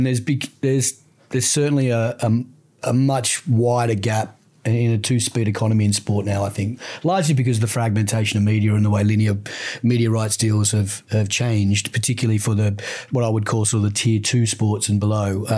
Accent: Sydney, New South Wales, Australia; when you grow up in the northern beaches of Sydney, which is where I grew up, you've got sport all around you

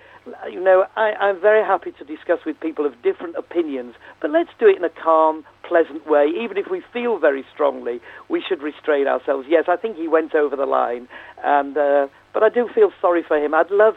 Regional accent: England, United Kingdom; I'm an Englishman.

